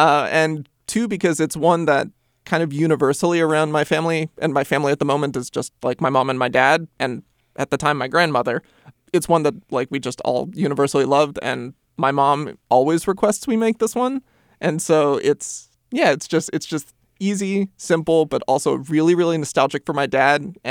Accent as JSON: {"language": "English", "region": "Pennsylvania", "country": "United States", "tie": "born or raised there", "also_born_or_lived": "Vancouver, United States", "said": "Grew up in Pennsylvania, the Lehigh Valley, as"}